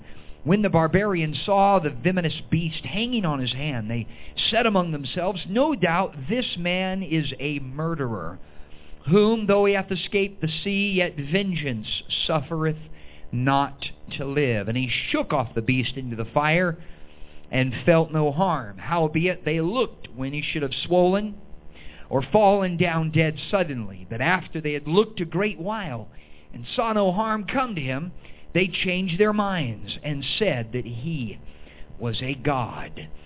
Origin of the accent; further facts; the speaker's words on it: California, United States; You know, I come from California, and I was just a short distance from Santa Cruz, so that's where we would surf.